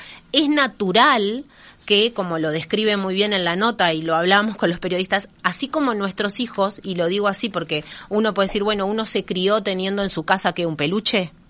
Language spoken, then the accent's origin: Spanish; Uruguay; Y eso como sociedad uruguaya tiene que ser algo que nos quede claro